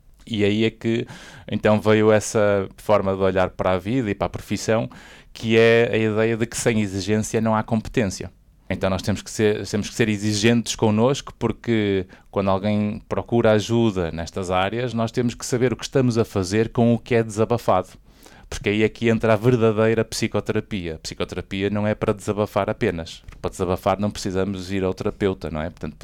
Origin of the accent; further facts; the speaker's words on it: Porto, Portugal; Eu sou natural do Porto, né? Do Porto mesmo, do Porto aqui, nascido em Sedofeita, não é? Há 46 anos atrás